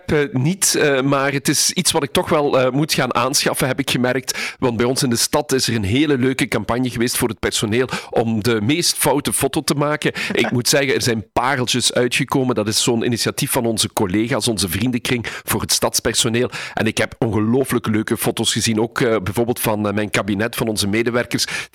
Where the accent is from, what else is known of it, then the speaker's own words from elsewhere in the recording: Limburg, Belgium; Ik ben een echte Limburger, maar ik ben ook daar misschien wel wat nuchter in.